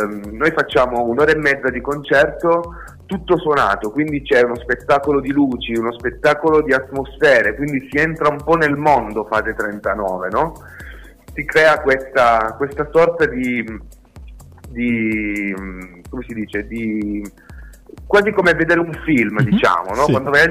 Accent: Turin, Piedmont, Italy; Noi siamo tutti di Torino, quindi sì, abbiamo voluto fare un omaggio alla città

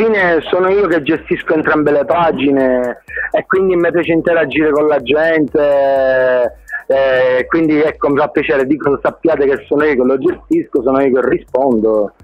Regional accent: Palermo, Sicily, Italy; also born or lived in Lourdes; ho fatto proprio una scelta di vita, quella di voler ritornare a Palermo, di voler ritornare nella mia terra.

